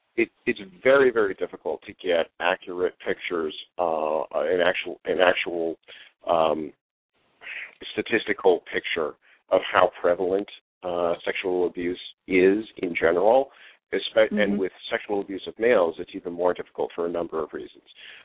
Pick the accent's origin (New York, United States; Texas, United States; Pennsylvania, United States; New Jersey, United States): New Jersey, United States; you know, I grew up in New Jersey